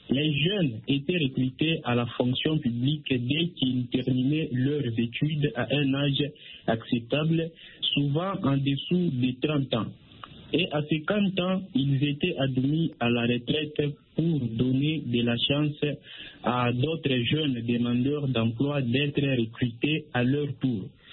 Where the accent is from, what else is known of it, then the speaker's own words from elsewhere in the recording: DR Congo; Chez nous, en RDC, par exemple, l'âge de retraite n'est pas respecté.